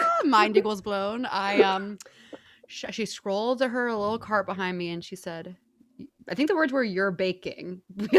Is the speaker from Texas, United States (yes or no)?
yes; Houston, Texas, United States; I'm from Houston